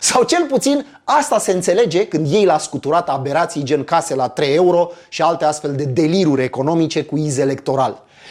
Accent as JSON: {"language": "Romanian", "town": "Craiova", "region": "Dolj", "country": "Romania", "tie": "born or raised there", "said": "M-am născut în Craiova și prin urmare aveam vreo 3 programe iugoslave la televizor"}